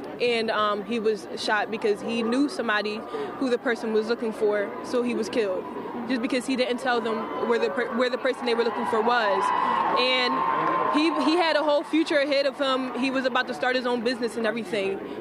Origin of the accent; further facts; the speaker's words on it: Philadelphia, Pennsylvania, United States; I just came from Philly. Yeah, we're here today from Philadelphia.